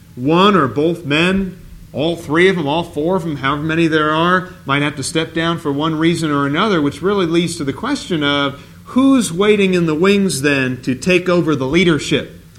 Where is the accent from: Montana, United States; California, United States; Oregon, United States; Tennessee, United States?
Oregon, United States; Beaverton; I was back in Beaverton, Oregon. That's hometown for me. I was born in St. Vincent Hospital, just 5 minutes away from where my parents currently live.